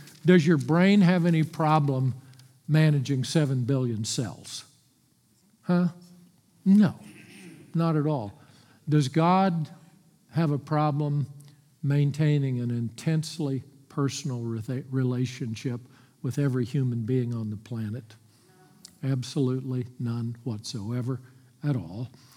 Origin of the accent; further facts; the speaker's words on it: Texas, United States; I'm from Texas. I'm good at exaggeration and hyperbole.